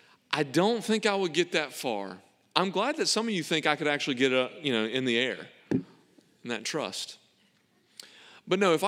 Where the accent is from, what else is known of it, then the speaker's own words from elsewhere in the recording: Pollock, Louisiana, United States; In my hometown, Dry Prong, Pollock, Louisiana, we didn't have a Dollar General.